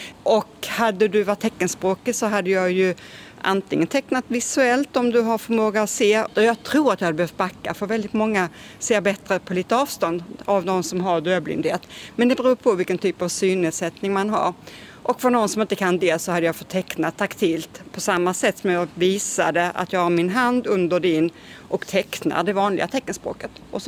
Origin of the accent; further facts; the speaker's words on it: Kristianstad, Skåne, Sweden; now in Lund, Sweden; jag är uppvuxen i Kristianstad. Jag hamnade i Lund första gången som 19-åring när jag hade gått ut gymnasiet och bestämde mig för att börja plugga vidare. Och sen har jag varit till och från Lund några gånger, men nu för tiden, sedan 2019, så är det min hemstad också.